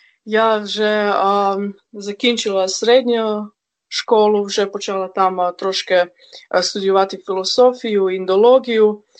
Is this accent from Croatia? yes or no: yes; Croatia; Ukrainian is a second language; moved away as an adult; also born or lived in Bulgaria; now in Ukraine; І тоді я з Хорватії, як закінчила університет, поїхала в Болгарію, там 8 років служила як місіонер.